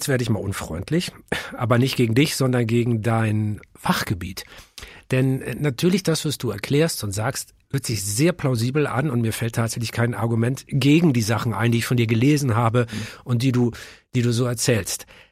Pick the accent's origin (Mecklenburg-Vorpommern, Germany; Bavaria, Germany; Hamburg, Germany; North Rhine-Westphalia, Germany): Hamburg, Germany; Ich bin Hamburger und diese Stadt ist natürlich vom Hafen geprägt.